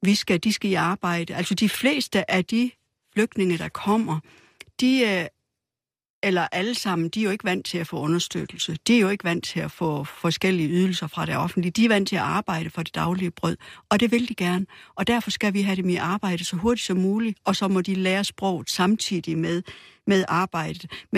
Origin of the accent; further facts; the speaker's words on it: Ikast-Brande, Central Denmark Region, Denmark; Men der, hvor jeg kommer fra, der er man ret gode til at få integreret flygtninge. Det er faktisk et af de steder, der er bedst til det i vores kommune i Ikast-Brande.